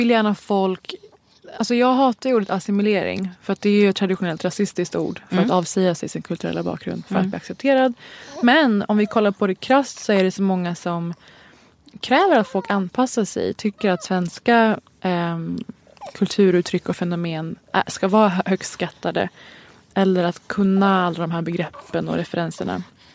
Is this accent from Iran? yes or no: yes; Iran; Jag är iranier, om ni har missat det.